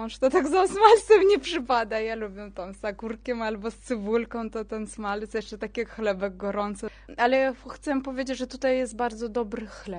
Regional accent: Fergana, Fergana Region, Uzbekistan; Polish is a second language; now in Poland; Przyjechaliśmy z Uzbekistanu, z takiego małego miasteczka Fergana. 5000 kilometrów.

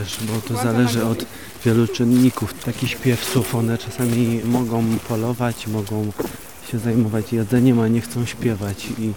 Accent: Lesser Poland, Poland; Jestem spod Proszowic z Małopolski.

